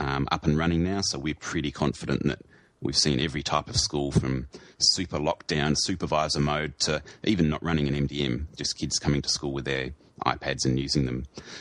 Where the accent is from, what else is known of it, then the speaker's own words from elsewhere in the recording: Australia; you know, we're Australian, obviously